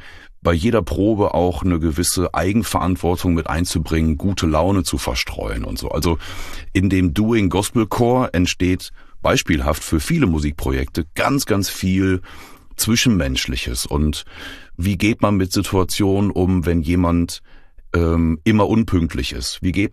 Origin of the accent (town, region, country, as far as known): Dortmund, North Rhine-Westphalia, Germany; born or raised there